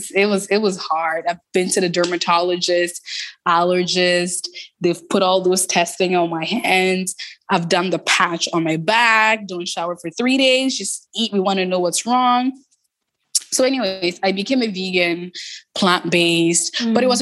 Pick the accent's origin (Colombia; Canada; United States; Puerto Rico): Canada; Toronto, Ontario; So I grew up in Toronto. I grew up in the Jane and Finch community.